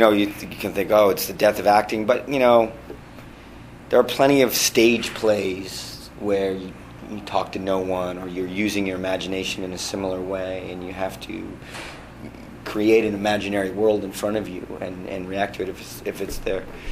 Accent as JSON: {"language": "English", "town": "Palo Alto", "region": "California", "country": "United States", "tie": "born or raised there", "said": "that was actually shot in my hometown in Palo Alto."}